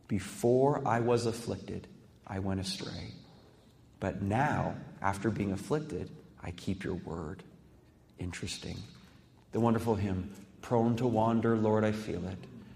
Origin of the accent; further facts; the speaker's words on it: Canada; I'm Canadian. Thankful for Canada.